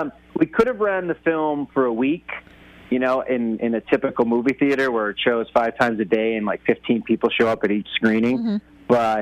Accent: West Hazleton, Pennsylvania, United States; Well, I'm originally from West Hazleton

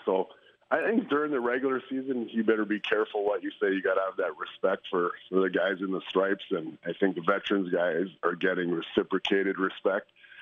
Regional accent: Canada; me being a Canadian

